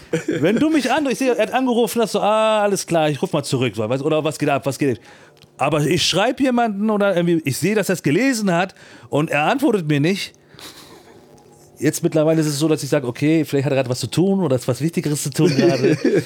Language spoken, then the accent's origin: German; Turkey; Bin Türke und wenn ich dann zum Beispiel irgendwo hinkomme